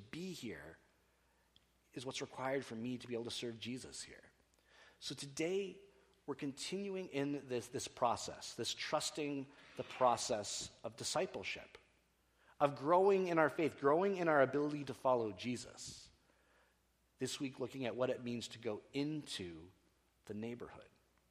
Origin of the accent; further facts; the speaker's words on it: Canada; I'm hoping that they will treat me kindly as a Canadian returning home, maybe even throw me a parade.